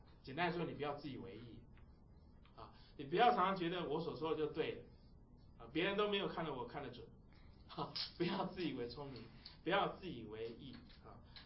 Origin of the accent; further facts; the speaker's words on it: Cheshire, Connecticut, United States; 我们是来自康州 Connecticut 的一个小town叫做 Cheshire。